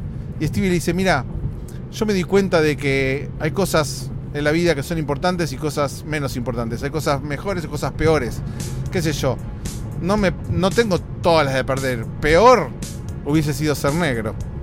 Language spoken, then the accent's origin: Spanish; Argentina; Así somos los argentinos